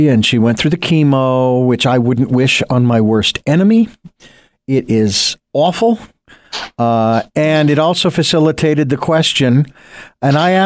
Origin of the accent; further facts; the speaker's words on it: Phoenix, Arizona, United States; I was born and raised in Phoenix, so I know about hot.